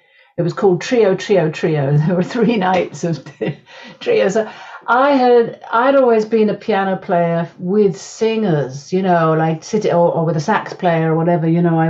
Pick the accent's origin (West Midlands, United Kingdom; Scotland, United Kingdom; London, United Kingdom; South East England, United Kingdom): London, United Kingdom; born there; I was born in Southeast London, but I then lived for a long time in Brixton and in Hackney.